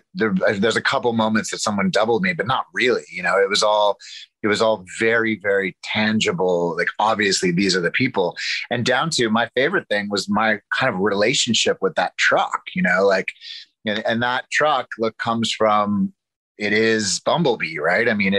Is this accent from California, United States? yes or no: no; Arkansas, United States; also born or lived in New York City; I come from the South. I come from Arkansas.